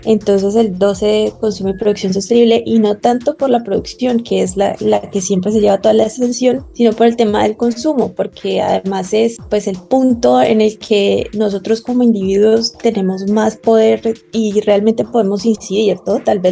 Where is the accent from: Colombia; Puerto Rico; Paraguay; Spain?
Colombia; Yo vengo de Colombia y la verdad es que llevo 2 años oficialmente trabajando con sostenibilidad